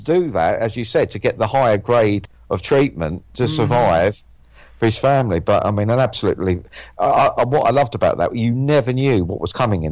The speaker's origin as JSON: {"language": "English", "region": "England", "country": "United Kingdom", "said": "It was baking hot here, yeah, you know, and then being English, we moaned about it after a week, you know, including me."}